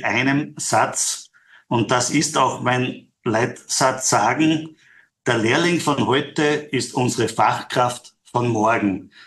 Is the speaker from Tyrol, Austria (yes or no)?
no; Styria, Austria; Ich bin ein Steirer, aber esse gerne ein Wiener Schnitzel